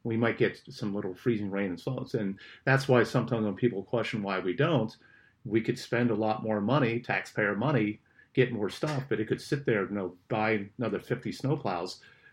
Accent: Pennsylvania, United States; I grew up in Pennsylvania. They put chains on the school buses.

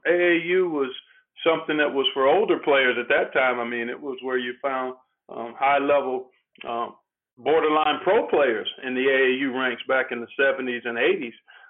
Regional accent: Cleveland, Ohio, United States; Growing up in Cleveland, once I got to high school, a lot of the Cavaliers hung around and played pickup basketball during the summer

